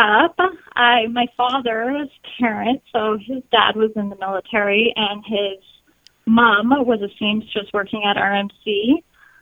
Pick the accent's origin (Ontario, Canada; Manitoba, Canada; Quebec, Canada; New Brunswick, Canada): Ontario, Canada; Kingston; I joined the military when I was 18 years old. I'm from Kingston, Ontario.